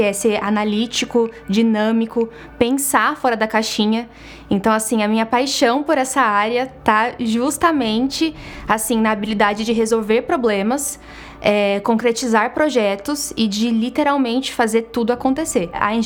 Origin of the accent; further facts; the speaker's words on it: Barueri, São Paulo, Brazil; now in Caraguatatuba, Brazil; eu tenho 23 anos, sou natural aqui de São Paulo, Barueri. E aos 19, quando eu passei para o vestibular, eu me mudei para Caraguatatuba para cursar engenharia civil.